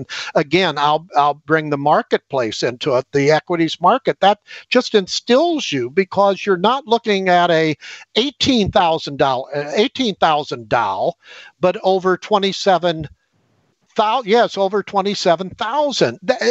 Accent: St. Louis, Missouri, United States; I came from the St. Louis area.

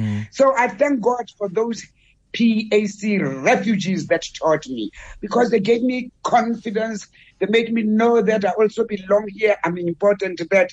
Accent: Soweto, Gauteng, South Africa; born there

